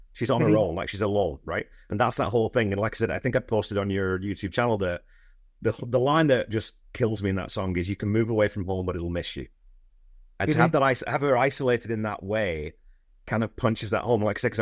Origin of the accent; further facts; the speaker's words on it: Wigan, North West England, United Kingdom; Because I'm from Wigan. I'm from a coal mine inside of the Northwest.